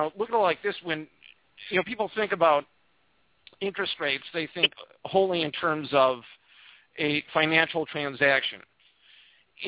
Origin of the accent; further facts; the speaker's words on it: Minnesota, United States; Insult you. I'm from Minnesota.